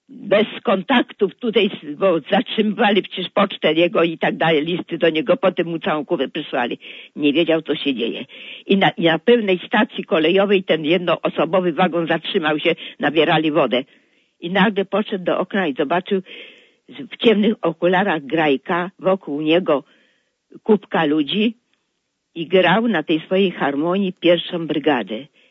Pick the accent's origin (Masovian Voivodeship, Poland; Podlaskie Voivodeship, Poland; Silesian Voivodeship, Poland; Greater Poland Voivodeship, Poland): Masovian Voivodeship, Poland; Warsaw; Ja jako 5-letnia dziewczynka od żołnierzy, bloki wojskowe nawet tutaj na Pradze były